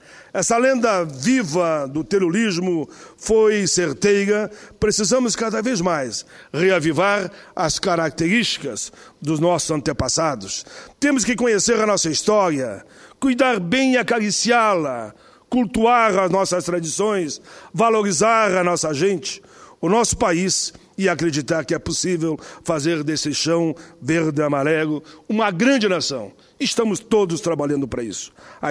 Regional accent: Rio Grande do Sul, Brazil

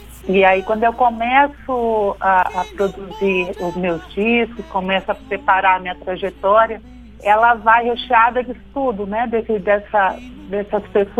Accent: São Paulo, Brazil; Nasci e cresci em São Paulo, capital, com gente chegando de tudo quanto é parte, né, do país

